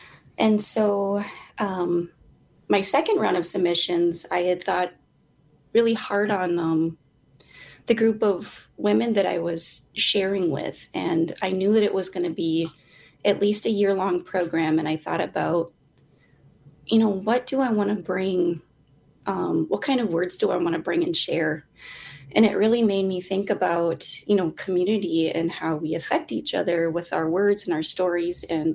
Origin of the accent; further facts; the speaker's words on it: Red Lake, Minnesota, United States; I'm from Red Lake.